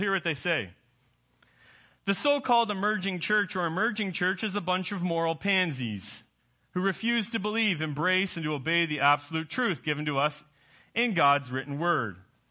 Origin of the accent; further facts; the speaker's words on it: Canada; Maybe I'm too Canadian.